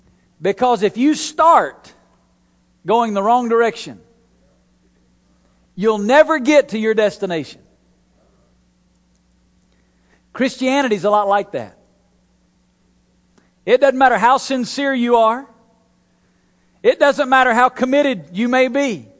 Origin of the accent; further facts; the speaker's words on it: Alabama, United States; In Alabama, I'm from Alabama, there's still some places we don't have street lights yet.